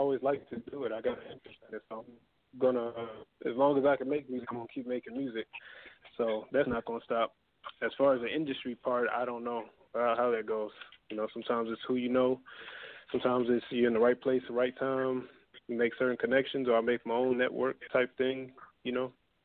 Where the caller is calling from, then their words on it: Des Moines, Iowa, United States; So, yeah, I'm calling from Des Moines, Iowa. Just, you know, shout out to OMF Posse.